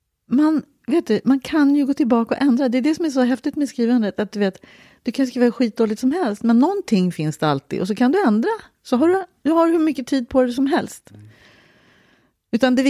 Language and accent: Swedish; Stockholm, Stockholm County, Sweden; Först bodde vi i Farsta tills jag var 3. Sen bodde vi i Barnängen.